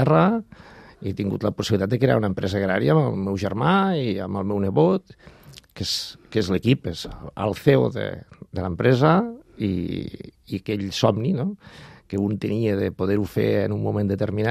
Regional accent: La Fuliola, Catalonia, Spain; Jo sóc de la Fuliola.

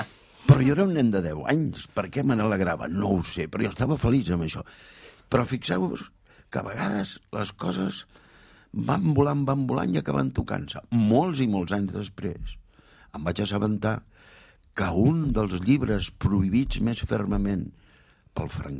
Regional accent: Barcelona, Catalonia, Spain; Perquè la gent del meu barri de Sants érem tan pobres que no teníem diners per comprar els llibres.

